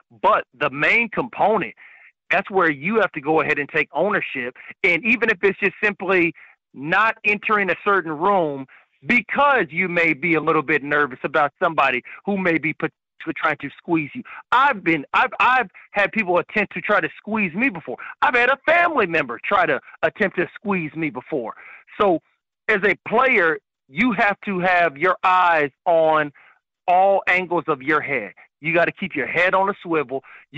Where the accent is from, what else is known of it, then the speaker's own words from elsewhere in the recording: Austin, Texas, United States; Sometimes I kind of wonder if maybe the grapevine in you could just kind of wants to pick on me because I'm from Austin.